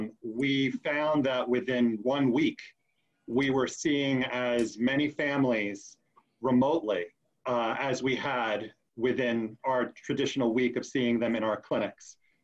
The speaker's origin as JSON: {"language": "English", "town": "Brooklyn", "region": "New York", "country": "United States", "tie": "born or raised there", "said": "Grew up in the city, grew up in Brooklyn, and then out on the island a little bit, but went to school in Manhattan"}